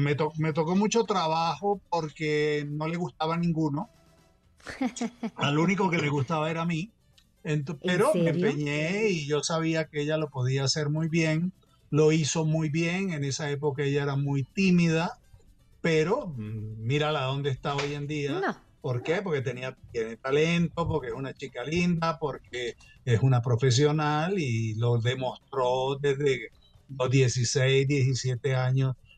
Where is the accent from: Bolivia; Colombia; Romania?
Colombia; also born or lived in Panama / Italy / Venezuela; nací en Panamá, yo he vivido en Italia, he vivido un poco de lado, Venezuela, pero yo soy colombiano, ¿eh?